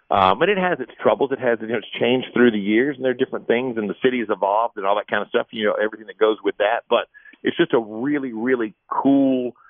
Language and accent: English; Louisiana, United States; now in Charlotte, United States; I mean, I'm obviously not from here originally. I grew up in Louisiana. TJ and I both met in Louisiana. We grew up in the same area in central Louisiana.